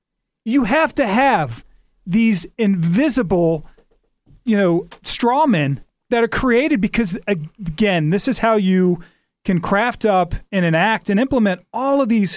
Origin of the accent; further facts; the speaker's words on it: Detroit, Michigan, United States; I can speak to that firsthand growing up in Detroit.